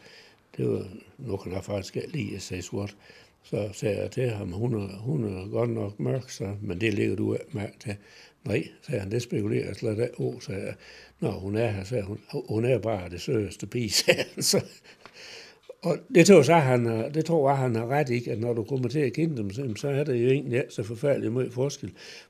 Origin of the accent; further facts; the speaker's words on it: Vildbjerg, Central Denmark Region, Denmark; jeg kommer fra Vildbjerg, det er der, hvor der er Vildbjerg-kub.